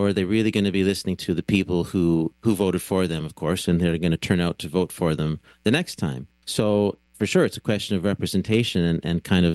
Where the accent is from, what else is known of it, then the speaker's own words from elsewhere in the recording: Ontario, Canada; also born or lived in Vancouver / Ottawa; I'm originally from Ontario. In 2009, I was living in Vancouver